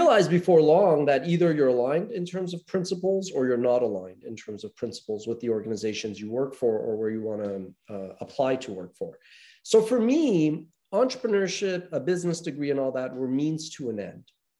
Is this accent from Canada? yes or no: yes; Montreal, Quebec, Canada; growing up in North America, I'm from Montreal, Canada